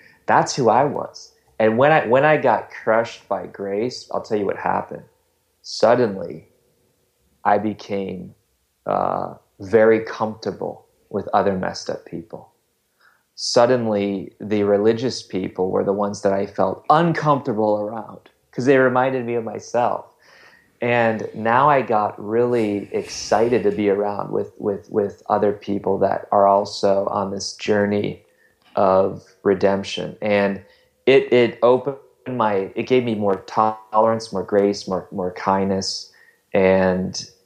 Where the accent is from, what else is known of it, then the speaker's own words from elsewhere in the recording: Wisconsin, United States; I am not from Ohio. I'm from Wisconsin.